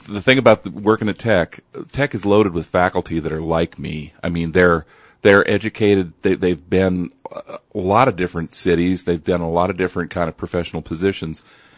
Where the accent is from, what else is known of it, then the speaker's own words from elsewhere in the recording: Iowa, United States; Well, I'm from Iowa. I say artistic.